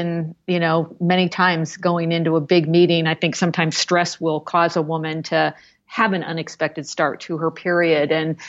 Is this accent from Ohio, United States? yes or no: yes; Columbus, Ohio, United States; in my hometown of Columbus, Ohio, been able to advocate for the airport.